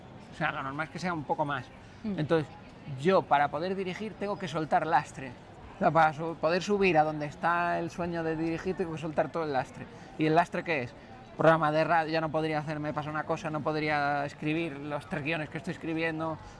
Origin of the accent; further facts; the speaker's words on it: Canary Islands, Spain; born there; yo vengo a ser gallego, gallego, gallego. Eso a mi madre le partía el corazón. Porque yo nací en Canarias